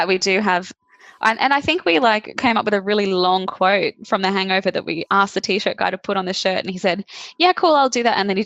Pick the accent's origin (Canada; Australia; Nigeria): Australia; Caringbah, New South Wales; born there; also born or lived in overseas; where's your place of birth? And I wrote Caringbah because I was born in Sutherland Hospital. And then it's like, where do you live now? And I wrote Caringbah South.